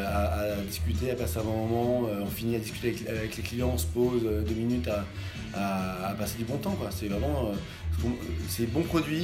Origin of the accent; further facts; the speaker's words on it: Bordeaux, Nouvelle-Aquitaine, France; moved away as an adult; now in Paris, France; Alors, moi, je suis bordelais à l'origine.